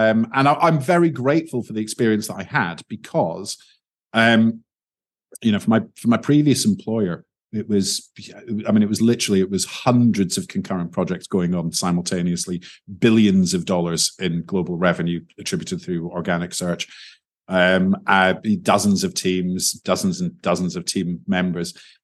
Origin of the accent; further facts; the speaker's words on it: Spain; grew up kind of very working class. And we would have had to pay for university because I grew up in Spain, and I didn't qualify for Spanish university at that point.